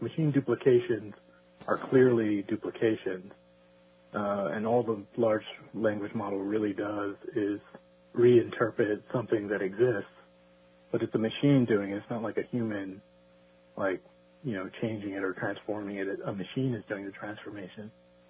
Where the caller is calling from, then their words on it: New Jersey, United States; Good evening. Hey, how you doing? … from New Jersey.